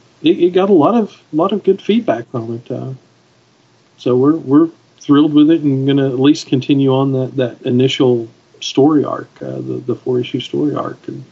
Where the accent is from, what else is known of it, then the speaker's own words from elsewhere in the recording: the South, United States; As a Southerner, I am shocked.